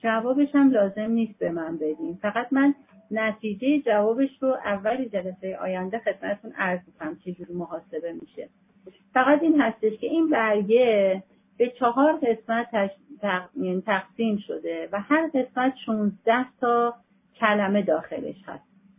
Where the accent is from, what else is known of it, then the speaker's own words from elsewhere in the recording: Iran; از اونجایی که ما ایرانی هستیم